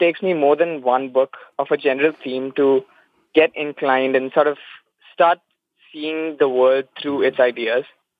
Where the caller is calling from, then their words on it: Dubai, United Arab Emirates; I'm calling from Dubai, UAE, actually.